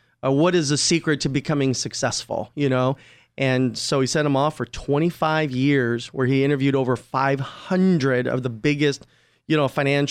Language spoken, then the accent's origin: English; Glendale, California, United States; Yeah, I grew up in Glendale, California.